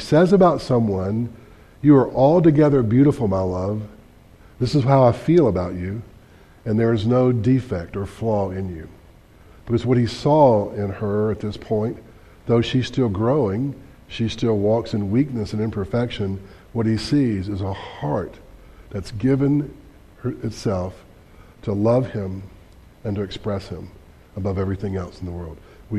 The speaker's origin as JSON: {"language": "English", "region": "the South", "country": "United States", "accent": "southern", "said": "Me and that voice thing are having constant conflict because of my southern accent."}